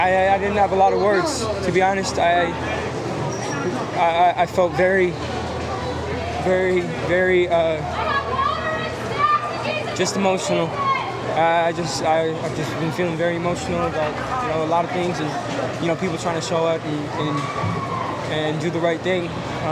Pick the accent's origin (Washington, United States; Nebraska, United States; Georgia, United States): Washington, United States; Seattle; I'm from Seattle, Washington, and I'm 20 years old.